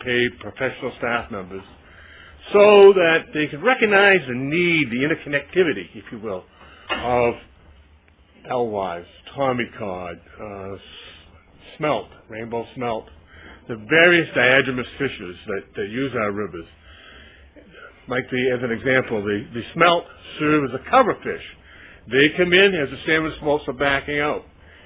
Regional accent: Brewer, Maine, United States; And it happened to come out that I was from Brewer. And this person looked at me and said, how many lobsters do you have in Brewer?

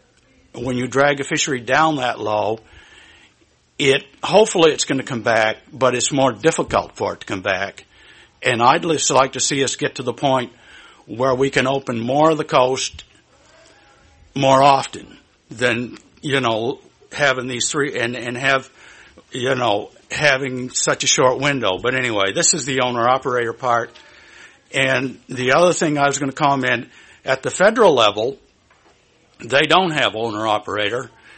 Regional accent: Trescott, Maine, United States; I'm from Trescott, Maine.

